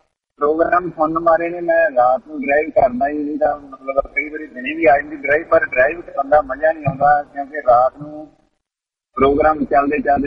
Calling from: Delhi, Ontario, Canada; ਹਾਂਜੀ ਤਾਈ ਮੈਂ ਕੈਨੇਡਾ ਦੇ ਦਿੱਲੀ ਘਰ ਤੋਂ ਬੋਲਦਾ ਜੀ

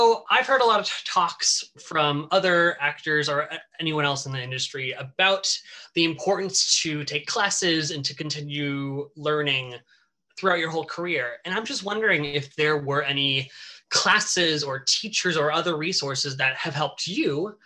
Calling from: Minneapolis, Minnesota, United States; I'm right outside of Minneapolis.

